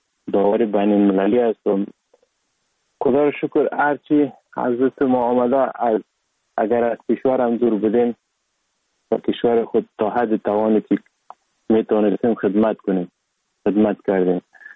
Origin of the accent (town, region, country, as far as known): Sheberghan, Jowzjan, Afghanistan; born or raised there; also born or lived in Sar-e Pol